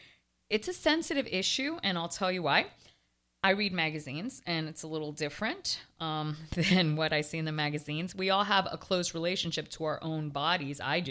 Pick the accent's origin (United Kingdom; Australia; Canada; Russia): Canada; moved away as an adult; now in Miami, United States; I came from Canada to Miami.